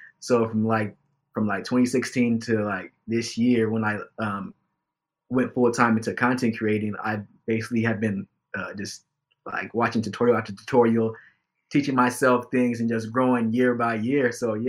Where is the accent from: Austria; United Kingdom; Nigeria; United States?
United States; Reno Valley, California; I'm from Reno Valley, California.